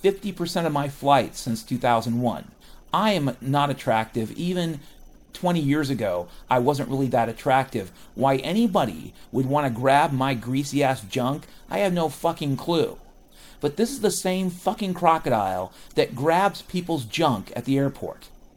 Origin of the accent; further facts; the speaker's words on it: Pacific Northwest, United States; I grew up in the Pacific Northwest. Even in the wintertime in Western Washington, the forest would be noisy in the middle of the day.